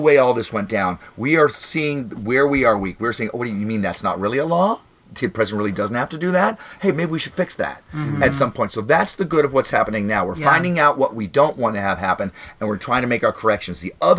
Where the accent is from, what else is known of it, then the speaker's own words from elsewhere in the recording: Florida, United States; we're from Florida. We fuck up more than any other state.